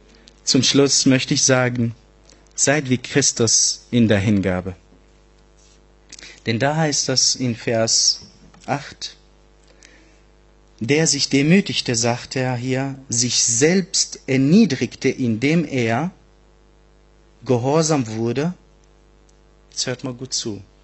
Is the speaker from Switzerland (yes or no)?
no; Syria; German is a second language; now in Germany; Wisst ihr, ich bin mit der deutschen Sprache gar nicht aufgewachsen. Ich bin in Syrien geboren und aufgewachsen.